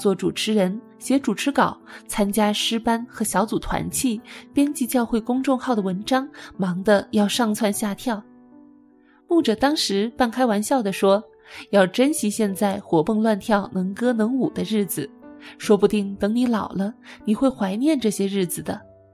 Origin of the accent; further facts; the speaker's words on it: Wuhan, Hubei, China; 尽管有了上次非典的教训，我们武汉人还是不信邪，这既是我们的倔强，也是我们的悖逆。